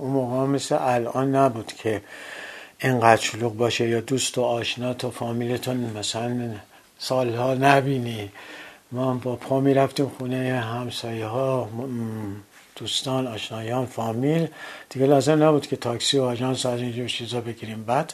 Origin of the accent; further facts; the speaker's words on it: Tehran, Tehran Province, Iran; بعد اون موقع واقعا آسمون تهران شباین مخمل مشکی بود و ستاره ها میدرخشیدن و من توی همچین محیطی بزرگ شدم